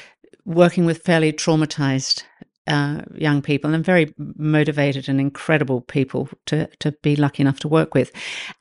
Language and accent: English; Australia; I grew up in Australia on a property, on a farm.